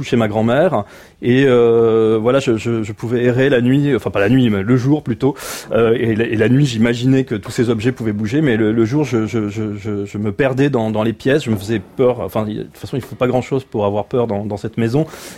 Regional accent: south of France, France; Ma grand-mère vit dans le sud de la France, aussi pas très loin de là où j'ai grandi, dans une grande bâtisse qui appartenait à la famille de D'Artagnan initialement

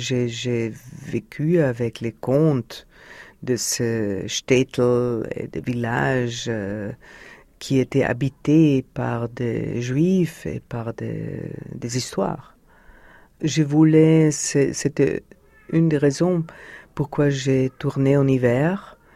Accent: Vienna, Austria; Bon, je suis née à Vienne dans les années 50. Je dois dire que c'était pas très marrant de grandir dans cette ville d'après-guerre.

